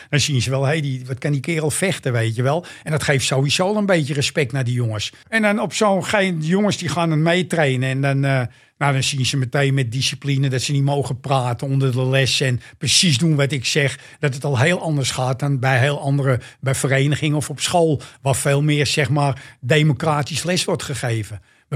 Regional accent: The Hague, South Holland, Netherlands; accent: Amsterdam; Ik ben een Hagenees, maar ik praat echt Amsterdam.

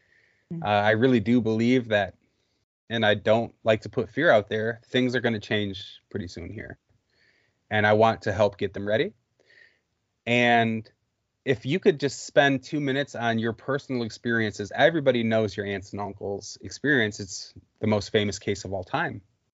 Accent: Detroit, Michigan, United States; And I grew up in Detroit.

